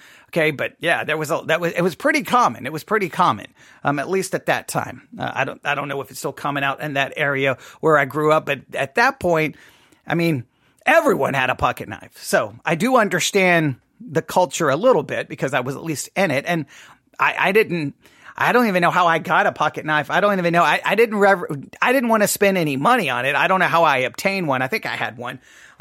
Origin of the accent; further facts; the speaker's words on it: Texas, United States; Now I did grow up in West Texas.